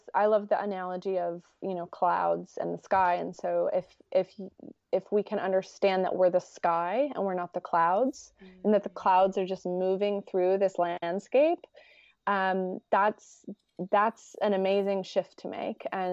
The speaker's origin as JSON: {"language": "English", "country": "United States", "said": "particularly for me being American, you know, that hustle mentality is something that people really champion."}